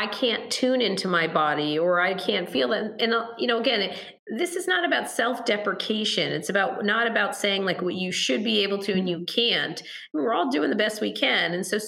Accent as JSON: {"language": "English", "country": "India", "lives_now": "United States", "said": "I'm Indian. And so in India, people just show up and there's like 100 people"}